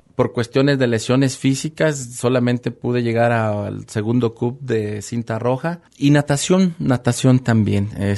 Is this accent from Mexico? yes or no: yes; Autlán de Navarro, Jalisco, Mexico; now in Lagos de Moreno, Mexico; Nací en Autlán de Navarro, Jalisco, el 26 de junio de 1972. Y actualmente vivo en la calle 5 de febrero 52, en el centro de esta ciudad. Tengo 18 años que vivo en Lagos de Moreno.